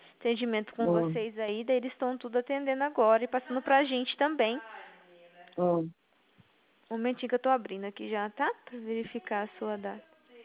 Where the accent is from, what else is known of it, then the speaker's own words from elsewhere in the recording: Maringá, Paraná, Brazil; sou de Maringá.